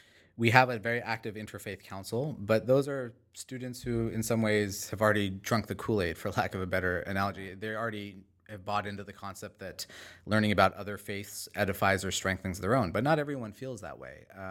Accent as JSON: {"language": "English", "town": "Kanpur", "region": "Uttar Pradesh", "country": "India", "tie": "born there", "said": "I was born in Kanpur, but my parents were already living in New York at the time."}